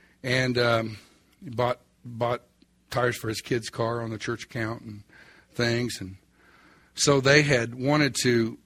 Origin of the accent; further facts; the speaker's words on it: Oklahoma, United States; Even though I'm from Oklahoma, that was culture shock, buddy.